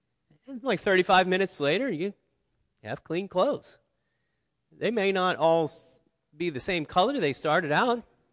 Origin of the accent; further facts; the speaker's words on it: Cincinnati, Ohio, United States; I'm from Cincinnati, so I just have to count them when I get them